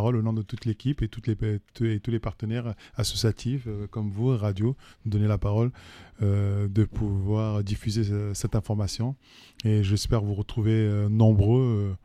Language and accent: French; Republic of the Congo; Moi, je suis originaire de Congo-Brazzaville